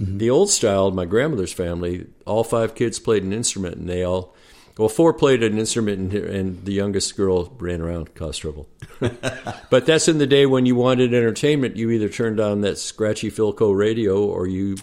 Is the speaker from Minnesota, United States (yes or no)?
yes; Minneapolis, Minnesota, United States; I did. I grew up in the Twin Cities.